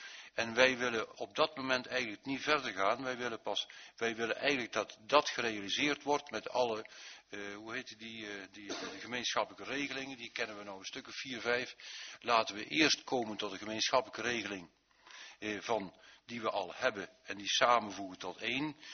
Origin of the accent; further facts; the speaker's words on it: North Brabant, Netherlands; Om in deze tijd en als Brabander en als Brabantse gemeente iets apart te doen